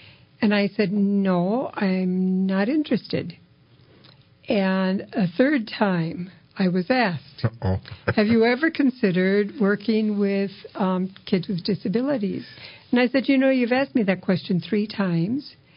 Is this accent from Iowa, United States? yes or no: yes; Iowa, United States; I grew up in Northwest Iowa, way out in the snow belt.